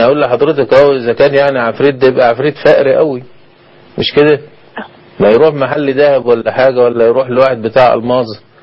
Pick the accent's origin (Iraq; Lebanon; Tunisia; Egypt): Egypt; يعني اذا كانت عندنا في مصر دلوقتي ال 100 جنيه ما تعملش حاجه